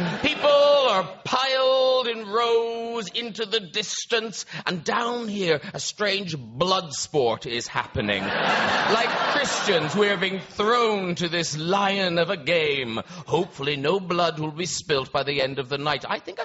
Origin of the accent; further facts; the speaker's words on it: Ireland; As a young boy growing up in Ireland